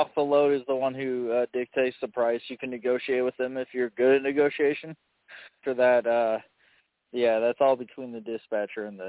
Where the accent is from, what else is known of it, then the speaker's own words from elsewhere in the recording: the West, United States; I'm from a little bit out west. I'm from the Middle East, the Middle East of America. No, I'm from the West. We have those wind farms.